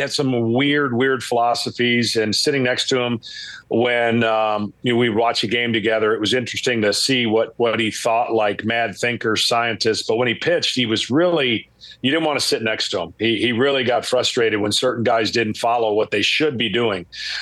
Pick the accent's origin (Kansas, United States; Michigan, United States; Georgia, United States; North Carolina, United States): Georgia, United States; Atlanta; So I'll scramble to get to the All-Star game in my hometown in Atlanta to call up for Fox.